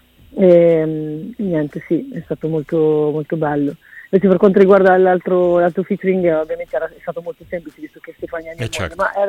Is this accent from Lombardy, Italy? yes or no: no; Veneto, Italy; now in Ravenna, Italy; No, io sono veneta, sì.